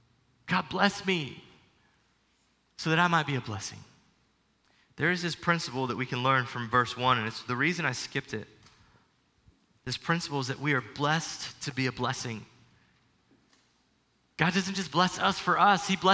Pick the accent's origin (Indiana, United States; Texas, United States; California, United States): Texas, United States; San Antonio; Now, I love being a Texan. I was born in San Antonio, Texas.